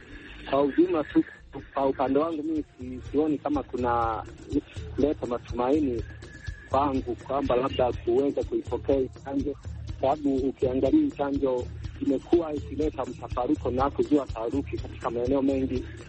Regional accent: Kahama, Shinyanga, Tanzania; kijana mpole Tanzania, natokea Kagongo manispaa ya Kahama nchini Tanzania.

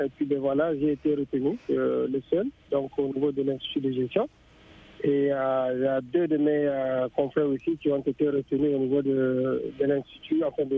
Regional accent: Bangui, Central African Republic; born there; also born or lived in Bambari; Moi, je suis centrafricain. Je suis né à Bangui, la capitale de la RCA.

